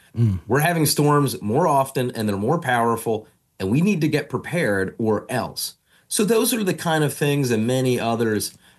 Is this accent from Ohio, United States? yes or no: no; Philadelphia, Pennsylvania, United States; my goodness, I never thought as a kid born and raised in Philadelphia that I would see the Vine Street Expressway filled with 15 feet of water